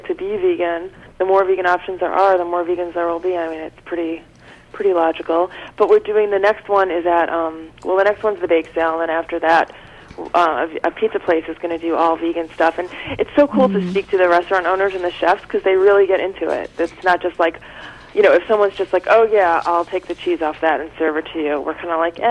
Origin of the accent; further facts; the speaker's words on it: Brooklyn, New York, United States; Well, growing up in Brooklyn, you have a lot of West Indian food.